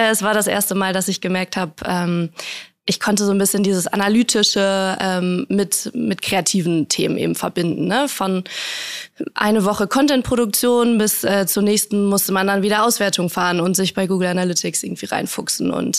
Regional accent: Münster, North Rhine-Westphalia, Germany; Ich bin in Münster aufgewachsen, ganz behütet, habe da Abi gemacht

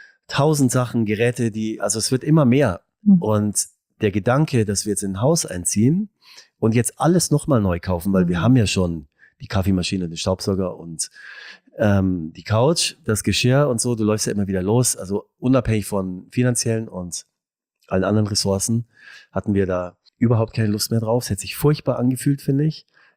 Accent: Bavaria, Germany; ich bin ja mein Leben lang letztendlich da in der Münchner Region groß geworden.

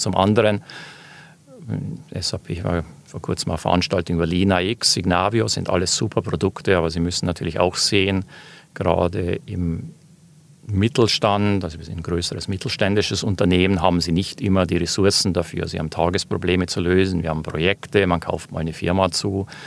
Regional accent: Switzerland; als Schweizer User

